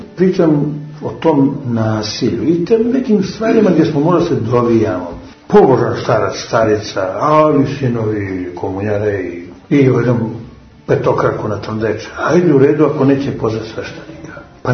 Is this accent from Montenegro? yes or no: yes; Montenegro; ja sam klasični Crnogorac